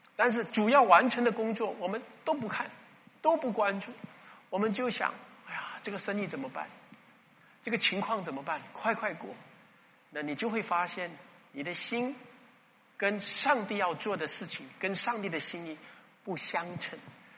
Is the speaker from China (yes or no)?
no; Singapore; 有些人说三个月之后，我们新加坡人可能说五月四号啊